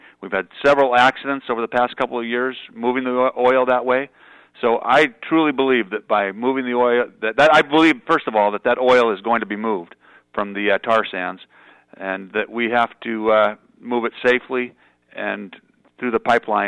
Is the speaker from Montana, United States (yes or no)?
yes; Butte, Montana, United States; I was born and raised in Butte, Montana. The Berkeley Pit was about six blocks from my backyard.